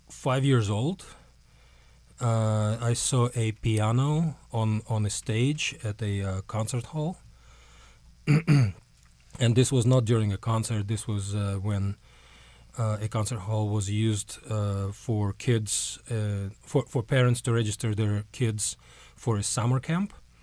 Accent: Moscow, Russia; I'm Russian, just to let people know, right? I'm Russian. I was born in Moscow in Russia and grew up there.

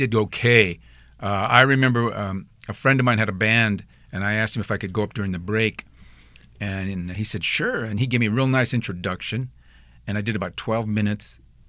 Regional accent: Midwest, United States; And I grew up in the Midwest. There was nothing.

